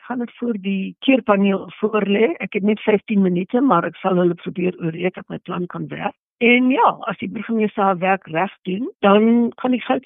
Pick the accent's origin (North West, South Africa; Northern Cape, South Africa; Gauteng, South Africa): Gauteng, South Africa; Johannesburg; also born or lived in Heilbron; Ek is eintlik in Heilbron gebore en ek is in Johannesburg grootgemaak. Ek was in Johannesburg op skool. Ek was in Johannesburg op universiteit.